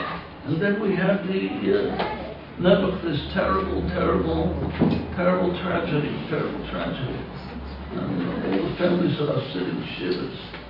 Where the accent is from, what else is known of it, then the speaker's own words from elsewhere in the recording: New York City, New York, United States; now in Israel; When I grew up in Williamsburg a century ago, sidewalks were for people to walk.